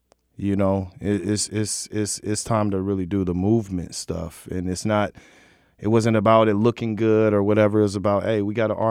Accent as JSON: {"language": "English", "town": "Waterloo", "region": "Ontario", "country": "Canada", "tie": "born or raised there", "said": "heavy number of hoodies to be circulating around small Waterloo, which is my hometown and Jason's, you know, high school."}